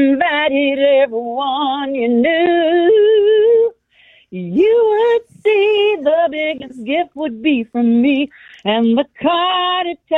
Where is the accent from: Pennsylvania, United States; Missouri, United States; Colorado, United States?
Missouri, United States; Raytown; You know, I'm from Raytown. I grew up, 5 miles from Arrowhead. Still a big Chiefs fan. Still tell everybody on the planet Kansas City is one of the best cities there ever is.